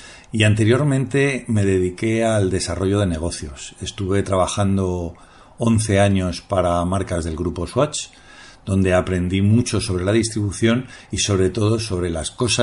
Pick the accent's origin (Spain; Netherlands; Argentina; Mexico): Netherlands; Amsterdam, North Holland; Spanish is a second language; Soy holandés, concretamente de Ámsterdam, de una pequeña familia.